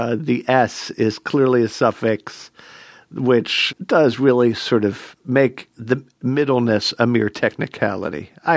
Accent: Philadelphia, Pennsylvania, United States; in my own experience growing up in Philadelphia, I would see a merchant

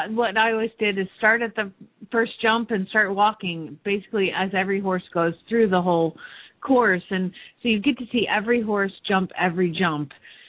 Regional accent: Phoenix, Arizona, United States; from Phoenix, Arizona

